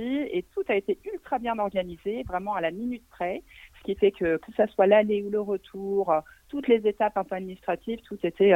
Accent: France; nous, en tant que Français, on ne connaît pas forcément le cinéma turc

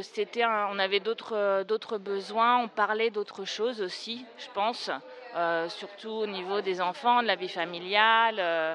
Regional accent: France; also born or lived in Ireland; now in Barcelona, Spain; Alors, moi, je suis partie de France, en fait, il y a 25 ans. J'ai vécu en Irlande et ensuite, quand je suis arrivée à Barcelone

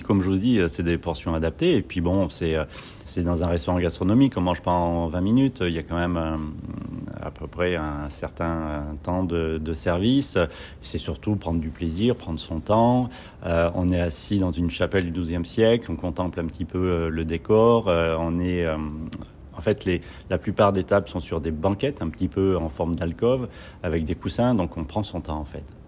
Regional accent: France; also born or lived in Brittany / Metz / Paris / Monaco; now in Montluçon, France; j'étais en Bretagne, à côté de Saint-Malo, Metz, Paris, Monaco, le Périgord, et j'ai grandi en Auvergne-Limousin. Donc voilà, j'ai un peu presque fait le tour de la France, donc et puis voilà, on a posé ses valises il y a maintenant presque 4 ans, ouais, à Montluçon

